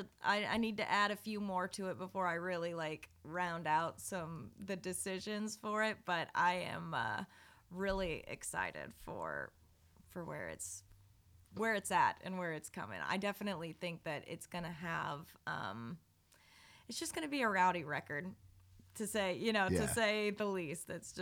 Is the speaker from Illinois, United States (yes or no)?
yes; Illinois, United States; growing up in Illinois, I was doing dive bars and stuff just like she was.